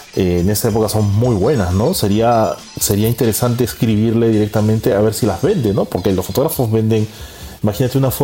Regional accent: Peru; Javier y yo somos peruanos

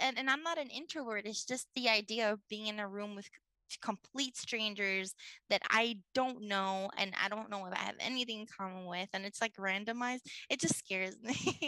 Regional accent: Puerto Rico; so I'm from Puerto Rico, and like I know that it's our holiday drink, so it's our version of eggnog.

